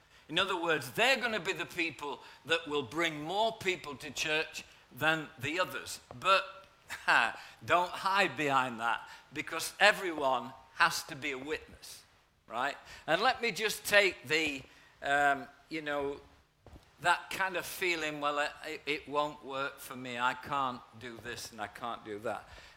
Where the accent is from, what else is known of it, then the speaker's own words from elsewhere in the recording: East Midlands, United Kingdom; accent: Nottinghamshire; When I got saved in a little church in the heart of Nottinghamshire, you can tell by my refined accent, in the heart of Nottinghamshire